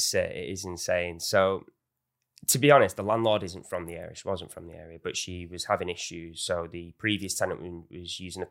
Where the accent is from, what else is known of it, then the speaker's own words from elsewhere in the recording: Salford, North West England, United Kingdom; kind of helps being from the area because I grew up in Salford and that's where it was.